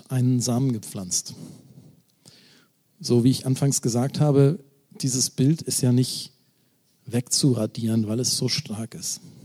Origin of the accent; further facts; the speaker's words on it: Lower Saxony, Germany; Daran merkt ihr, ich komme aus Niedersachsen.